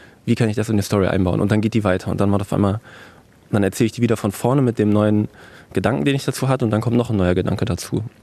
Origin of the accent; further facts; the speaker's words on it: North Rhine-Westphalia, Germany; Ich bin ja ursprünglich auch in NRW aufgewachsen, zwar im Sauerland mitten im Wald